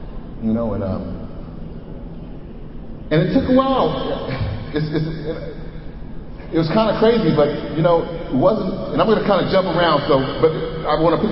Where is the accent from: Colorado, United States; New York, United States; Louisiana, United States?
Colorado, United States; Pueblo; also born or lived in Clovis, New Mexico / Odessa, Texas; I was born in Clovis, New Mexico, raised in Pueblo, Colorado, and Odessa, Texas. These little small towns in the Midwest, right?